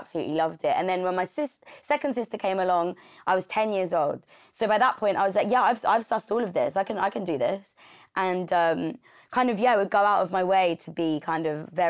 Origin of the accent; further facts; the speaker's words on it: London, United Kingdom; So I grew up in Southeast London, and I went to a local dance school.